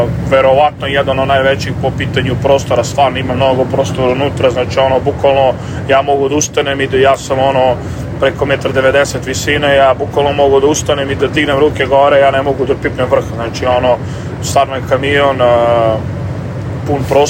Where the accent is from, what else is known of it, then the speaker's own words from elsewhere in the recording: Smederevo, Šumadija and Western Serbia, Serbia; now in United States; ja dolazim iz Smedereva i trenutno živim u Americi